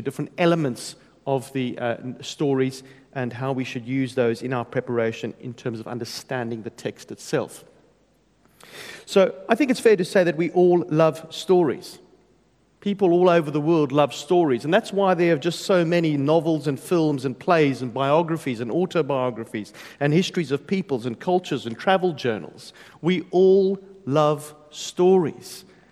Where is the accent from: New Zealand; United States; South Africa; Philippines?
South Africa; now in United Kingdom; I'm a South African, so it's going to take you a while to get used to my accent. We've been living in the UK for 10 years.